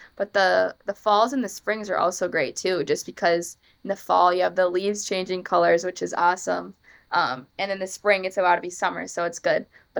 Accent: Minnesota, United States; I mean, it was definitely cold in the winter, don't get me wrong. But we had so much fun when I was little. We had a pond in our backyard, so we'd go like ice skating

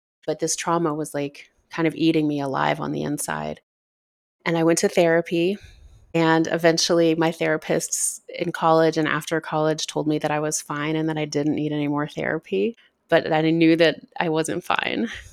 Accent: New Orleans, Louisiana, United States; now in Colorado, United States; I have a daughter, live in Colorado, but I'm from New Orleans.

